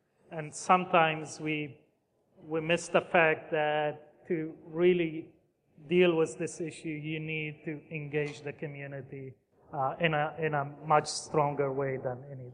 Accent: Detroit, Michigan, United States; because I'm from the Detroit area

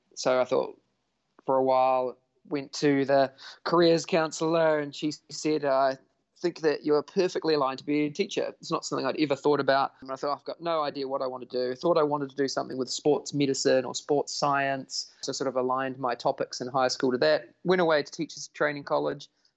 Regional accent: Nelson, New Zealand; my dad was head of IT at Nelson Hospital. So we grew up in a small town called Nelson at the top of the South Island of New Zealand.

